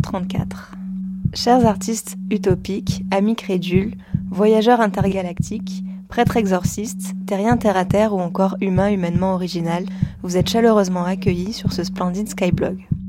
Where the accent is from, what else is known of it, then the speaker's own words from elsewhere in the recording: Avignon, Provence-Alpes-Côte d'Azur, France; born there; Je suis un être humain, une athée baptisée catholique, née dans le Vaucluse à Avignon, le 2 mai 1992. Je suis française par conséquent.